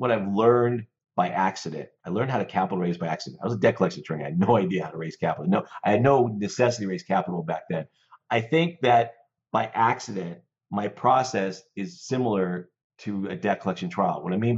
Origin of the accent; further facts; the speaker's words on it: Denver, Colorado, United States; So basically, born and raised in Denver, I was a skier since I was a little kid, and I raced in college.